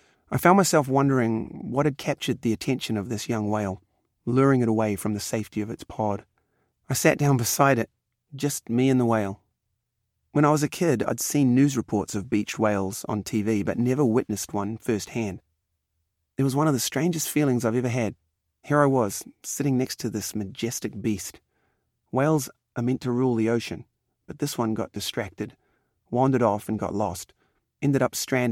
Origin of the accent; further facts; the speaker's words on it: New Zealand; As a kid growing up in New Zealand, I'd roam the beach and find all kinds of cool stuff like dead stingrays discarded by fishermen or seahorses caught in rock pools at low tide.